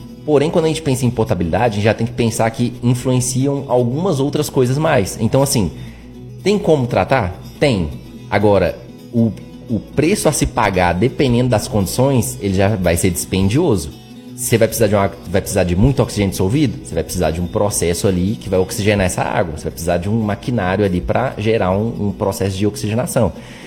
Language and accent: Portuguese; Belo Horizonte, Minas Gerais, Brazil; Eu sou de Belo Horizonte, inclusive, mas vim para cá por causa da Campo.